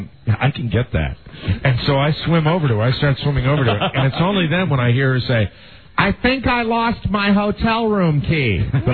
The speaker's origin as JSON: {"language": "English", "town": "Washington", "region": "District of Columbia", "country": "United States", "said": "when they got to me, they said … I'm from Washington, D.C."}